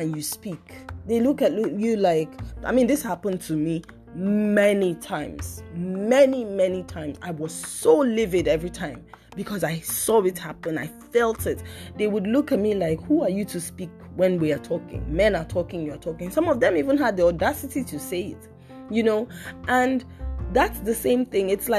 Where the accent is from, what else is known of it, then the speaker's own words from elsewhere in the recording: Nigeria; because growing up in Nigeria is where I saw child abuse normalized the most.